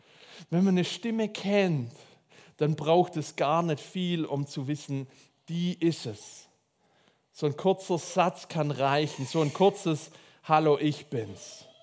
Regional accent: Swabia, Germany; ich bin Schwabe, ein Schmierzettel ist immer geschickt

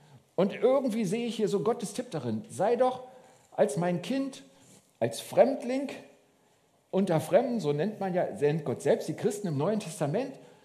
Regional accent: Berlin, Germany; born there; Also ich bin ja in Berlin geboren

